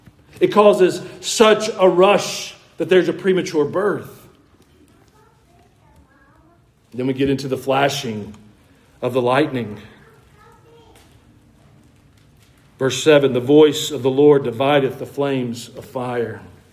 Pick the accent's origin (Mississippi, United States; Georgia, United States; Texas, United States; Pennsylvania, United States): Georgia, United States; now in Middle Tennessee, United States; I had to get used to that when I moved here. Growing up in Georgia, it was Lebanon.